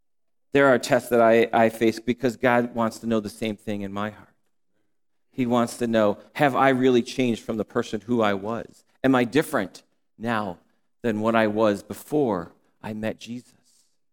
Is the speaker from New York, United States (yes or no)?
yes; New York, United States; I'm a New Yorker, by the way. We're born to honk the horn a long time, really quickly.